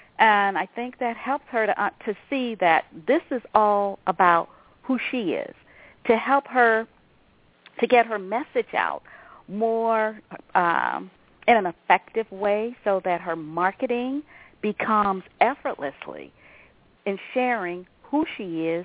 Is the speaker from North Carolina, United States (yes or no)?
no; Thomaston, Georgia, United States; now in Westerville, United States; My mother lived in Columbus, and I grew up with my paternal grandparents in Thomaston, Georgia.